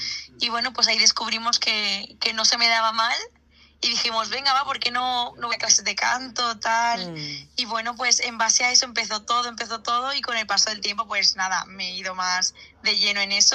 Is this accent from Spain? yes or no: yes; Alicante, Valencian Community, Spain; Pues yo soy de Alicante, he nacido y he vivido toda mi vida en Alicante, tengo 19 años